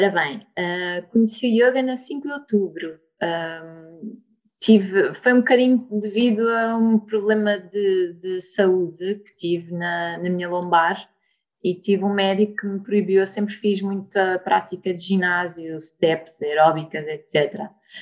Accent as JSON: {"language": "Portuguese", "region": "Lisbon", "country": "Portugal", "tie": "born or raised there", "said": "sou lisboeta, portanto, nascida, criada, vivida em Lisboa."}